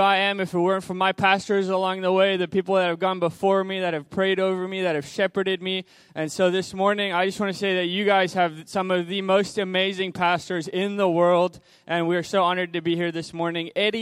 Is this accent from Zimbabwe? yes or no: yes; Zimbabwe; But I was born in Zimbabwe.